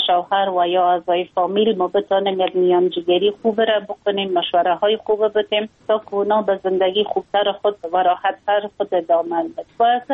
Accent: Afghanistan; ما یک خانم مسلمان هستم، از افغانستان هستم

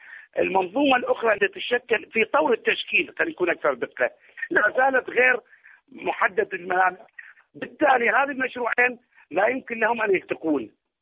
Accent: Iraq; احنا كعراقي

